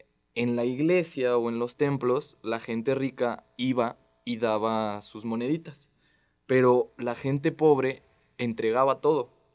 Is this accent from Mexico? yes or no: yes; Mexico; Yo soy bien patriota de México, o sea, de verdad amo México